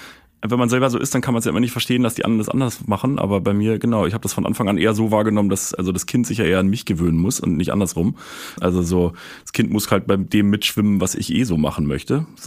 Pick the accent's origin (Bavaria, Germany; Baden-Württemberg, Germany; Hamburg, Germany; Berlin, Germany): Berlin, Germany; ich komme aus Berlin, habe 2 Kinder. Eins ist 9 Monate alt, eins ist 4,5 Jahre alt. Und ja, ich wohne hier im gut behüteten Berliner Westen.